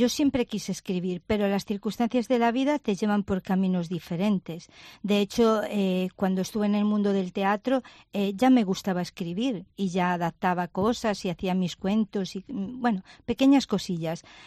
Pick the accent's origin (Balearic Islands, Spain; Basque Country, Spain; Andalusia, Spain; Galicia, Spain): Galicia, Spain; Ferrol; also born or lived in Mera; yo nací en Mera, pero viví toda mi vida en Ferrol. Pero mi infancia la pasé en Mera porque los fines de semana iba allí a casa de mis abuelos, entre Mera y Cariño y Ortigueira.